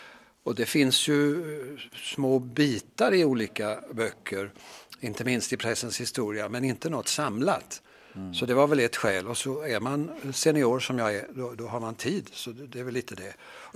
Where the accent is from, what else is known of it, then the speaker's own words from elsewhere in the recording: Åse, Småland, Sweden; den är från Åse där jag kommer ifrån i Småland.